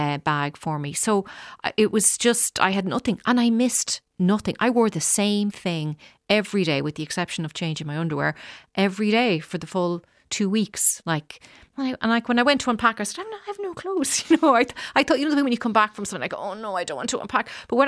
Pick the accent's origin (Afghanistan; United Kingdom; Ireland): Ireland; Dundalk, Leinster; Leopold's from Dundalk, my hometown.